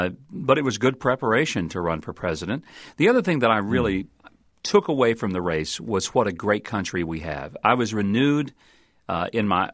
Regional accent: Arkansas, United States; I mean, my home state is a place where people play politics like football without pads or helmets

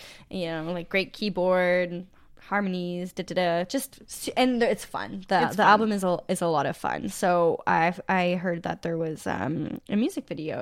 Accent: Sudbury, Ontario, Canada; Well, I'm from Sudbury.

